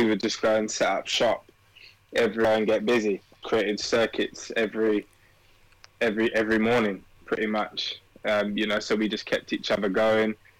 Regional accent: Wembley, London, United Kingdom; Grew up, born and raised in London, lived in Wembley for pretty much my whole life.

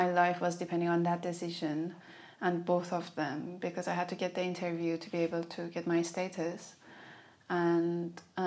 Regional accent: Iran; moved away as an adult; now in London, United Kingdom; I'm from Iran, and my background is in Iranian dance, and when I moved to London

